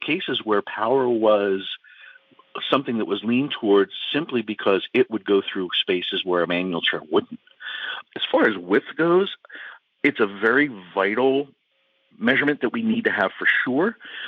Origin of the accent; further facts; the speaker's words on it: Pennsylvania, United States; And I'm born and raised in the Northeast. I'm right outside of Philadelphia.